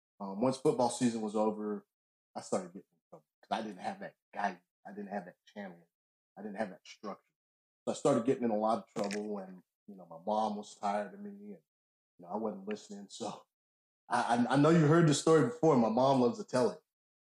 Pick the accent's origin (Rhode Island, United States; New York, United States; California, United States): California, United States; Oakland; born there; So I was born in Oakland in the 70s, which was probably one of the greatest generations ever. Great time to be in Oakland.